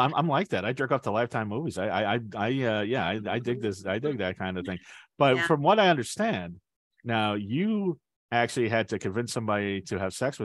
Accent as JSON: {"language": "English", "town": "San Diego", "region": "California", "country": "United States", "tie": "born or raised there", "also_born_or_lived": "Colorado / Florida", "said": "Well, I grew up all over the country. I grew up in Colorado. I grew up in Florida. I went to high school and college in San Diego."}